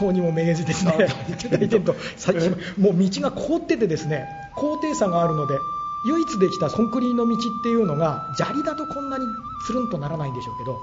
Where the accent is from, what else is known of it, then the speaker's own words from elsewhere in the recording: Hokkaido, Japan; 私も今北海道生まれ故郷にいることが多いので、願わくはですね、そこで何かできないかと思ってるんですよ。